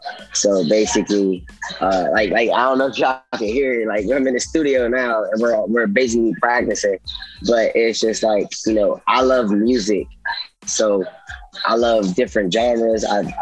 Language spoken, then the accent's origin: English; North Carolina, United States; I'm from North Carolina. Currently, I live in the DMV.